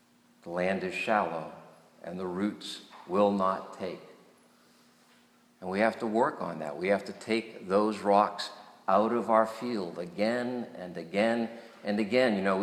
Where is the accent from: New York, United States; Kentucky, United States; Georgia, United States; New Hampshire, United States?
New Hampshire, United States; But where I grew up in New Hampshire, the character of gardens were very different. The land is hilly.